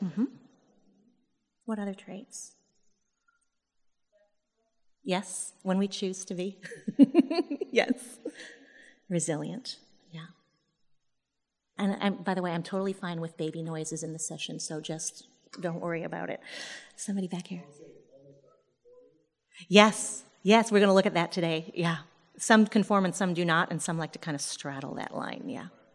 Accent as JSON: {"language": "English", "country": "France", "tie": "born or raised there", "said": "I was born and raised in France."}